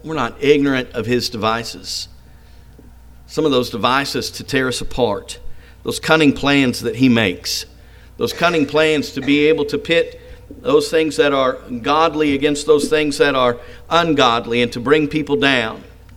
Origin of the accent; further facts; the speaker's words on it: Kansas, United States; I've told you this before, growing up in Kansas on a wheat farm, you think about that wheat as it grows and it gets towards harvest.